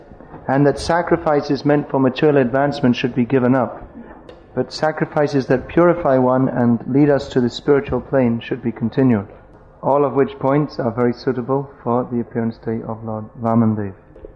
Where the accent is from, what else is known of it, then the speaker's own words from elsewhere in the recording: United Kingdom; Of course, I'm from Britain, and British tend to think the British are the best.